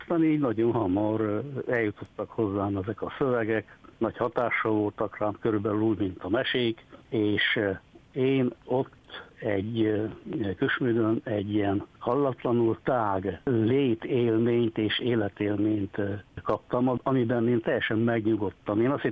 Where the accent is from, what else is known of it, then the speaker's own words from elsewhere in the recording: Küsmőd, Harghita, Romania; also born or lived in Etéd; én Küsmőden születtem, és ott éltem 10 éves koromig. Akkor költöztünk át a községközpontba, mert Küsmőd egy nagyon kicsi falu. Községközpontba akkor költöztünk át Etédre